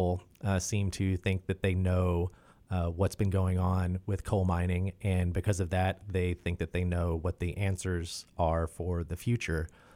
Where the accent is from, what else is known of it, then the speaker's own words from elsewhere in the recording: Kentucky, United States; I grew up in Western Kentucky, so a different area for coal mining, but over, I grew up on the Green River